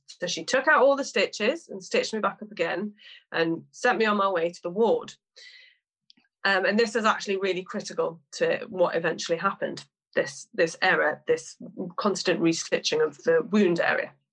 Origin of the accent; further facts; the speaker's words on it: United Kingdom; I'm quite British like that. You know, the way that I was brought up is, well, you just get on with it.